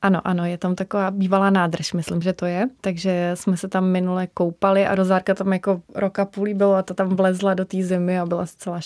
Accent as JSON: {"language": "Czech", "region": "Liberec Region", "country": "Czechia", "tie": "born or raised there", "said": "já jsem vyrůstala na chalupě, že u Máchova jezera, kde jsem tam běhala jako v lesích."}